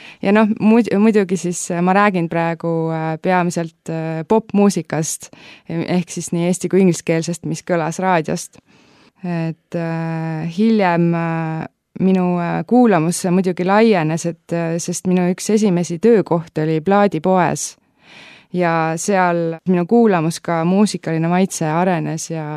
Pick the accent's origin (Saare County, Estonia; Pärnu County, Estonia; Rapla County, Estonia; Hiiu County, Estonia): Hiiu County, Estonia; mina kasvasin üles maal Hiiumaal ja siis, kui minul oli vaheaeg, mina tulin linna, ehk siis Tallinnasse ja minu vanaema elab seal.